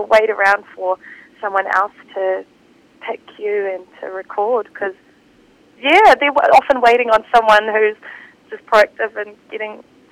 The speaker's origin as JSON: {"language": "English", "region": "Auckland", "country": "New Zealand", "tie": "born or raised there", "also_born_or_lived": "Northland", "said": "spent lots of my time growing up in Auckland and with school and everything"}